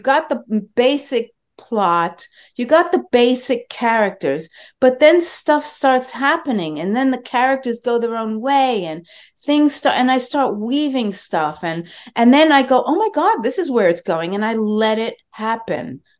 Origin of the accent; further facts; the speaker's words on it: New York, United States; Look, I'm a Jew from New York.